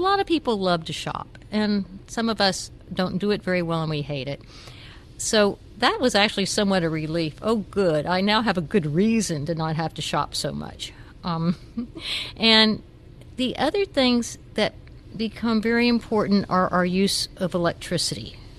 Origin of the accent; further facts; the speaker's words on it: the South, United States; Now, I got to tell you, I grew up in the South. I love lamb.